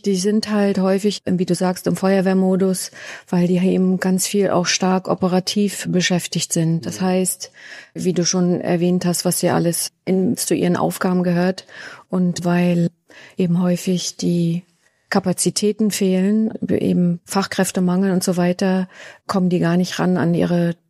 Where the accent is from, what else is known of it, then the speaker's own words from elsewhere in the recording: Northern Germany, Germany; now in Switzerland; Ich bin seit 1994 in der Schweiz, mittlerweile eingebürgert, länger hier zu Hause als in Norddeutschland, meine Heimat.